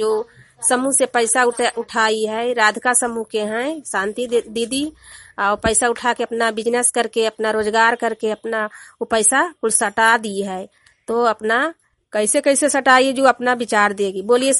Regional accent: Heganpura, Bihar, India; ग्राम हेगनपुरा पंचायत बड़ारा नालंदा जिला की निवासी हूँ। मैं हेगनपुरा गांव में हूँ।

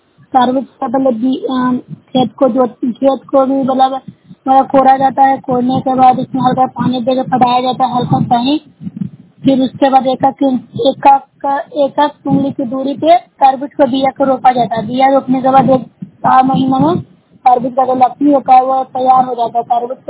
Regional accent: Bihar, India; मैं note side block से हूँ, जिला नालंदा की निवासी हूँ।

